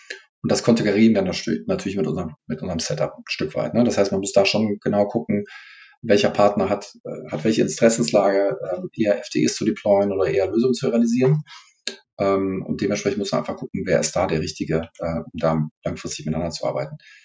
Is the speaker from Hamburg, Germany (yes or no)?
no; Düsseldorf, North Rhine-Westphalia, Germany; Also ich komme ja aus der Düsseldorfer Ecke hier